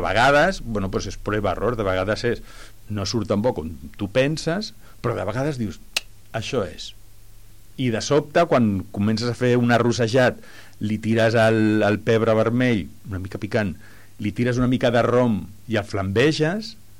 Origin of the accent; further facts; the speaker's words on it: El Prat de Llobregat, Catalonia, Spain; sabran que jo sóc del Prat